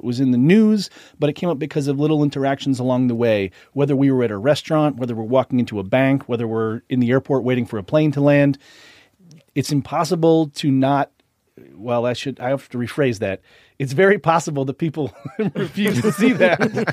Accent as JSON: {"language": "English", "town": "Boston", "region": "Massachusetts", "country": "United States", "tie": "born or raised there"}